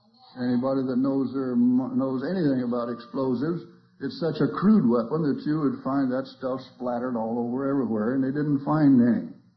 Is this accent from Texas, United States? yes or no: yes; Texas, United States; Well, I came from Andrews County, Texas, and they got oil coming out of their ears down there.